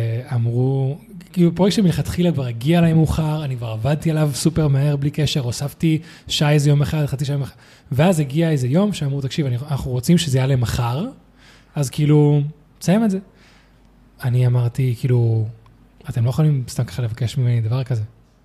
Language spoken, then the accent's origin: Hebrew; Spain; כשאני גדלתי בספרד, בין 12 ל-2 וחצי, 3